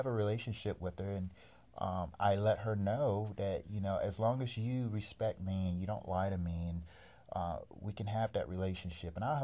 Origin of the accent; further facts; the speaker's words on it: Germany; Yeah, they used to call me … But yeah, and then I went to Germany. I grew up in Germany.